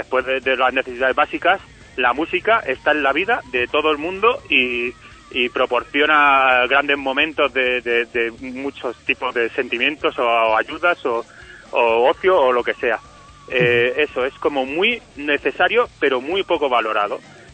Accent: Fuenlabrada, Community of Madrid, Spain; Claro, pues somos de Fuenlabrada, y en Fuenlabrada han surgido muchísimos músicos del rock

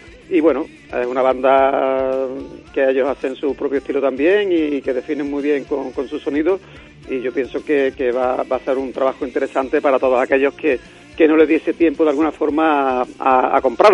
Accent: Andalusia, Spain; accent: Andalusian; Un grupo de metal, un grupo de rock que bueno, que tenemos acento andaluz

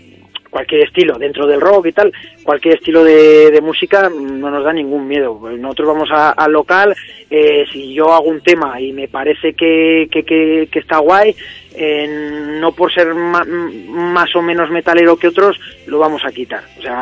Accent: La Rioja, Spain; somos de la misma tierra, somos riojanos.

